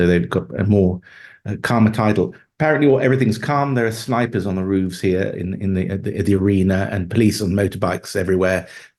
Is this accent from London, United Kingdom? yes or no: yes; London, United Kingdom; also born or lived in Malmö, Sweden; I grew up some years here. Most of my time was spent growing up in London, but my mother's from this town and some here now.